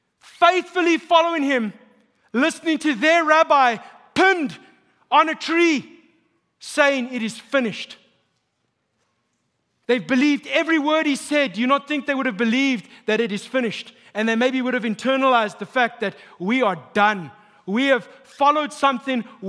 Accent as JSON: {"language": "English", "country": "South Africa", "said": "For those of you who don't know, I'm from South Africa. My family, my mom, my dad, my sisters, they live in South Africa."}